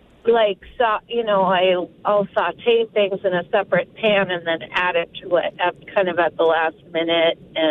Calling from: Bemidji, Minnesota, United States

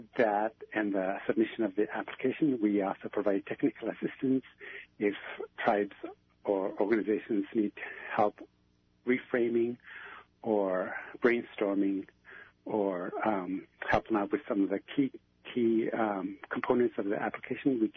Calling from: Anchorage, Alaska, United States; I am calling from Dena'ana Land in Anchorage, Alaska.

